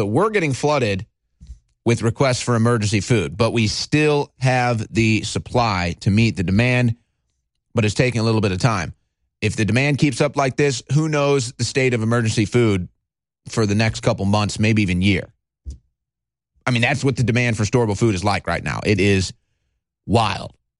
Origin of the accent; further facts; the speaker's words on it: Missouri, United States; now in Texas, United States; Now, I'm from Missouri. Lived in Texas for 4 years now. Families lived in Texas for forever.